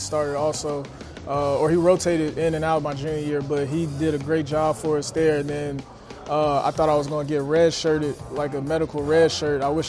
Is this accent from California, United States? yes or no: no; Atlanta, Georgia, United States; also born or lived in Dallas, Texas; I was born in Dallas, Texas, but I'm raised in Atlanta, Georgia. Been raised there since 15 months, so I call that home.